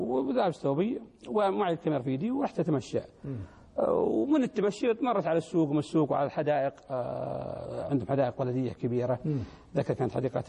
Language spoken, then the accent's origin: Arabic; Saudi Arabia; وأنا من السعودية